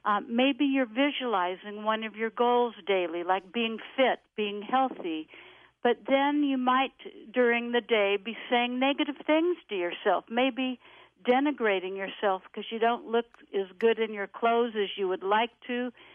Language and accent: English; Sherman Oaks, California, United States; I grew up in Sherman Oaks, an area you know very well.